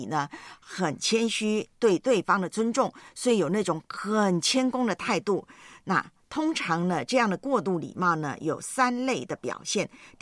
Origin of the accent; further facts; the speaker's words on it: Taiwan; 我回台湾我的老家呢，母会我的教会